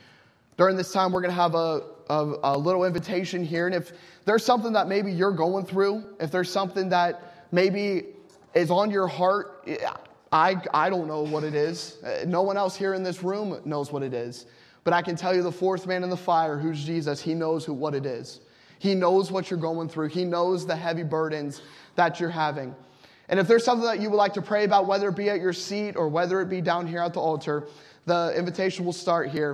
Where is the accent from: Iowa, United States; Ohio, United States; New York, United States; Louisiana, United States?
Ohio, United States; Columbus; I grew up in Columbus, Ohio, and we have bus ministries.